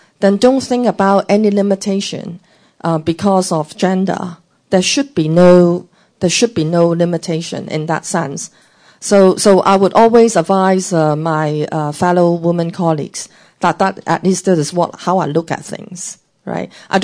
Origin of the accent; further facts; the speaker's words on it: Hong Kong; But to me, I thought growing up in Hong Kong and actually entering banking, I have never actually felt much restriction as to actually trying to work hard and contribute.